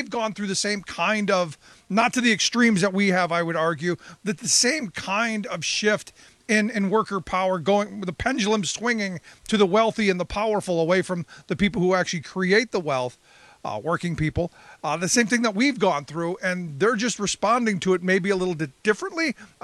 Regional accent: Cleveland, Ohio, United States; I lived through the deindustrialization of where I grew up in Cleveland.

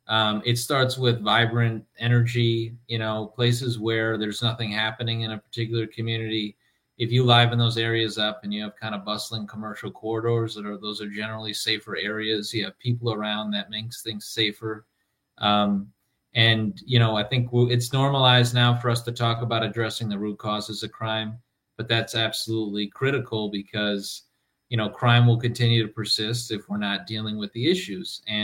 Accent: Milwaukee, Wisconsin, United States; I was born and raised in Milwaukee in the Sherman Park neighborhood.

